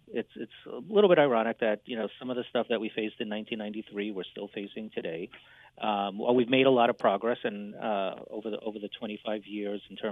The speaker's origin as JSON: {"language": "English", "town": "New York City", "region": "New York", "country": "United States", "tie": "born or raised there", "said": "I grew up in Far Rockaway, Queens, so on the border of Long Island."}